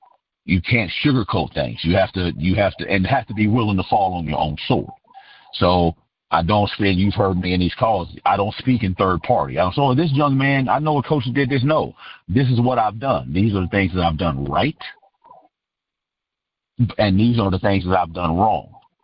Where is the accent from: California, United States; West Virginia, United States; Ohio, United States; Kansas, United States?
West Virginia, United States; Well, I grew up in West Virginia.